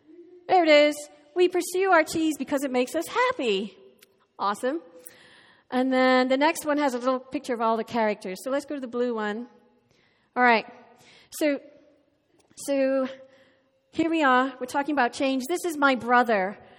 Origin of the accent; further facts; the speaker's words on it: Ireland; As an Irish person who loves cheese and who totally gained a couple of pounds eating Irish cheese